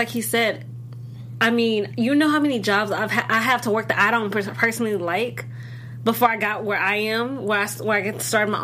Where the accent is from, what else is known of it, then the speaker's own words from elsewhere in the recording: Illinois, United States; And I'm from Illinois, so you know what that is.